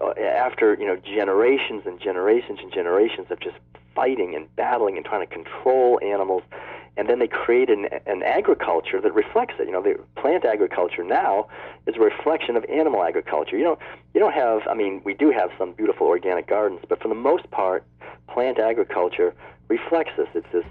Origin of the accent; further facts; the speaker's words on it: Massachusetts, United States; I'm from Massachusetts. Forebears came over on the Mayflower and on the Planter in 1620 and 1632, and so I come from Puritan stock